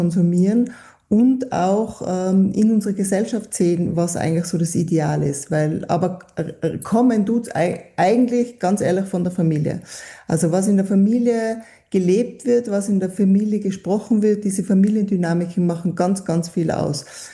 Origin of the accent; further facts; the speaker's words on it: Tyrol, Austria; Ich komme aus Tirol